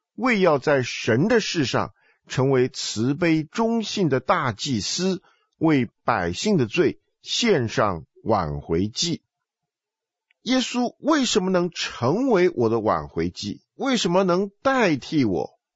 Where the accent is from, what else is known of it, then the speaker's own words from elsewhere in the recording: China; 我们中国人有一句话说引蛇出洞